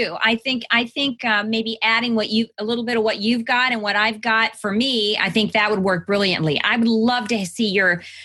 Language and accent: English; Midwest, United States; When I stopped thinking about my pocketbook, and I can tell I'm from the Midwest, pocketbook.